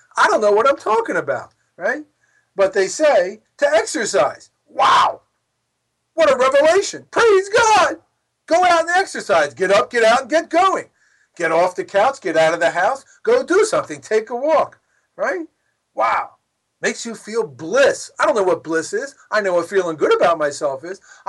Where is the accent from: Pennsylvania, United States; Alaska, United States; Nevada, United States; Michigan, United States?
Pennsylvania, United States; Philadelphia; But he's from Philly. I'm from Philly. We got a common ground.